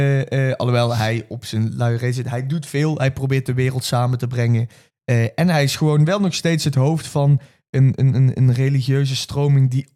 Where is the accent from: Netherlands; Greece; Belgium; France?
Netherlands; Nou ja, we zijn Nederlanders